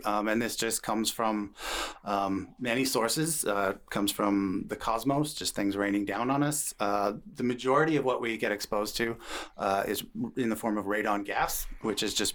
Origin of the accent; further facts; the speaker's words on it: British Columbia, Canada; I come from the Kootenays, and that's up in the mountains, right?